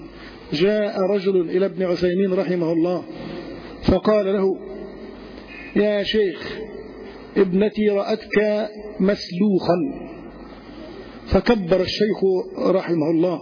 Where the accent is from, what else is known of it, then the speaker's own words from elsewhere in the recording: Egypt; كقولهم أعطاك عمره، عندهم في الشام، عندنا في مصر البقية في حياتك.